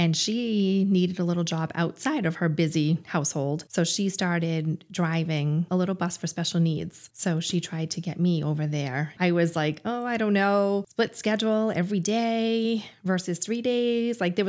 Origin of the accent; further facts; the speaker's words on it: Southbridge, Massachusetts, United States; I grew up in Southbridge. I was a baby of five.